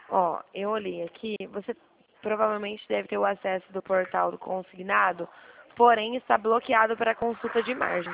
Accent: Dracena, São Paulo, Brazil; Eu sou de Dracena, minha cidade, a cidade que eu trabalho aqui.

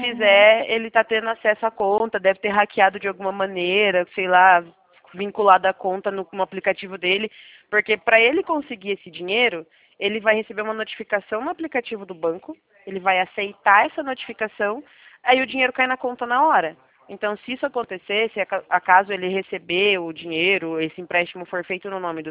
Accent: Curitiba, Paraná, Brazil; Eu sou de Curitiba, Paraná

